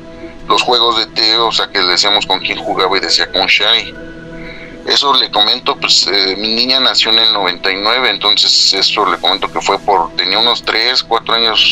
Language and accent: Spanish; Coacalco, State of Mexico, Mexico; Soy del Estado de México, de Coacalco.